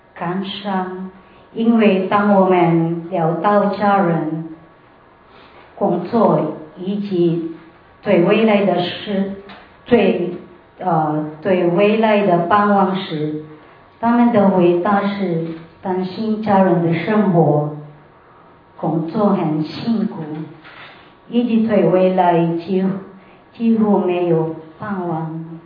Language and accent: Chinese; Philippines; first language Tagalog; Chinese is a second language; 请我来用我的家乡话的加罗跟他们沟通